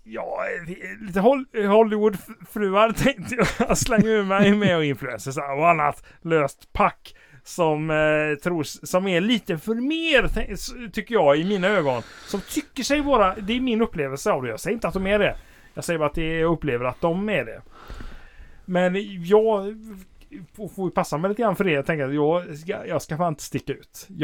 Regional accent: Sweden; man blir ju, som svensk så blir man genomskådad om man tar sig själv på stort allvar

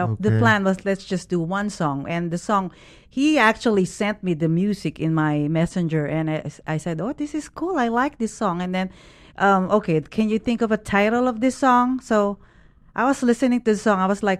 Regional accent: Philippines; Actually, I leave them because I'm from the Philippines.

